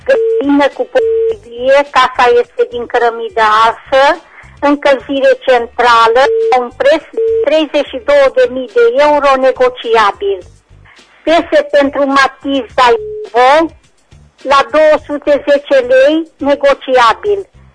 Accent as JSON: {"language": "Romanian", "town": "Reșița", "region": "Caraș-Severin", "country": "Romania", "said": "Sunt din Reșița"}